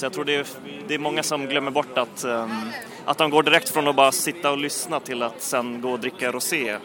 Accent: Gotland, Sweden; Jag jobbar på reklambyrå här på Gotland. Jag är gotlänning

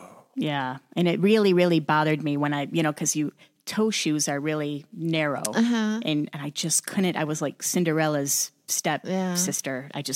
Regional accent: Flint, Michigan, United States; I'm born and raised in Flint, Michigan.

